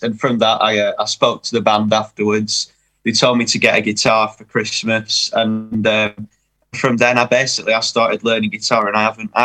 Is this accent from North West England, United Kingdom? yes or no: yes; North West England, United Kingdom; I'm from Lancashire.